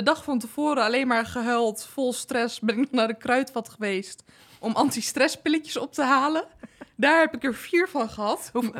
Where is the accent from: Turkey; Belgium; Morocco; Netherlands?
Netherlands; northern Netherlands; Ik ben ook een Noorderling.